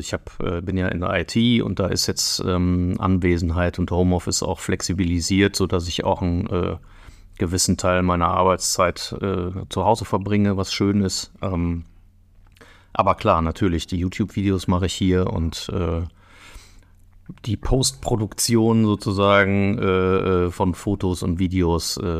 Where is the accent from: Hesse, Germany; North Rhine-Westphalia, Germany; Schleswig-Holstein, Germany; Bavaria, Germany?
North Rhine-Westphalia, Germany; Düsseldorf; in Düsseldorf, in meiner Heimatstadt, in meinem Bürokeller.